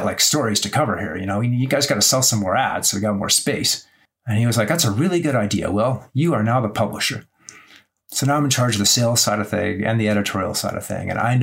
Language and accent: English; Canmore, Alberta, Canada; I'm a kid from Canmore, Alberta.